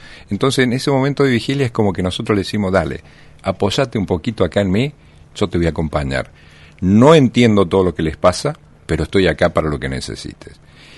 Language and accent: Spanish; Argentina; Somos todos argentinos